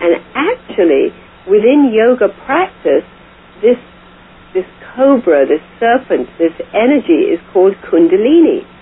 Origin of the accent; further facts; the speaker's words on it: India; born or raised there